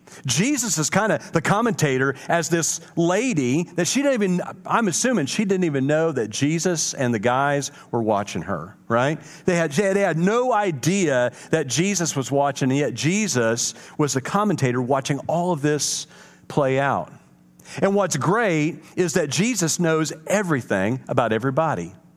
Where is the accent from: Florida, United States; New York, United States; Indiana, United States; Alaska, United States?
Indiana, United States; I grew up in Indiana, and basketball was everything.